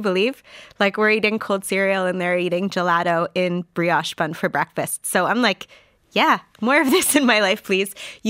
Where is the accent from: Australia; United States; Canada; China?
Canada; I'm from Canada